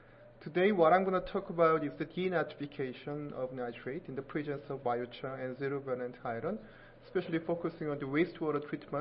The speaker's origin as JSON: {"language": "English", "country": "South Korea", "said": "I'm from the South Korea. Right now, South Korea is 11:50 p.m."}